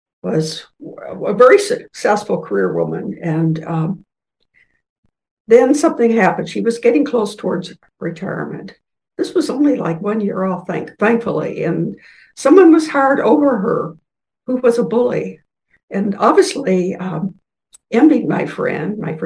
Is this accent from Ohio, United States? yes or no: no; Louisville, Kentucky, United States; I grew up in Louisville, Kentucky